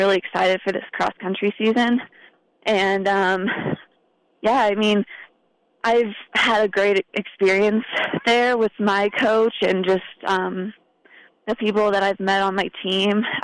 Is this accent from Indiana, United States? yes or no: yes; Mishawaka, Indiana, United States; they were proud that I came from Mishawaka, and that was really neat.